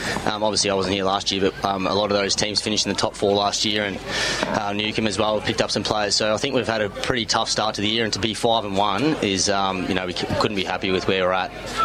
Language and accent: English; Melbourne, Victoria, Australia; I'm from Melbourne